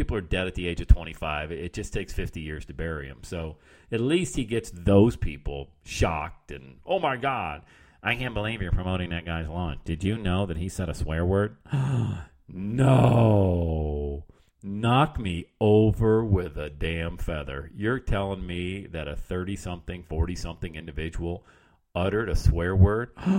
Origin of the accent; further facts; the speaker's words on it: Bradford, Pennsylvania, United States; Shoveling sidewalks in my hometown of Bradford, PA before I got to that point was pretty cool as well.